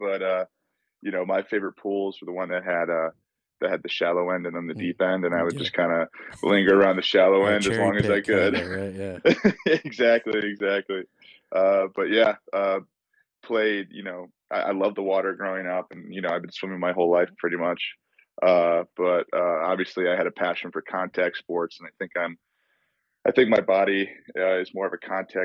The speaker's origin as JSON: {"language": "English", "town": "Chicago", "region": "Illinois", "country": "United States", "said": "So I'm from Chicago."}